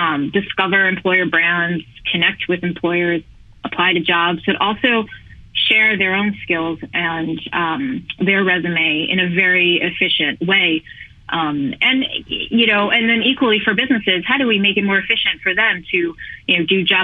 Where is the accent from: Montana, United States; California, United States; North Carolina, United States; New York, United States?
New York, United States; Born and raised in New York, worked in retail and food service and restaurants and hotels through most of my high school years into my early college years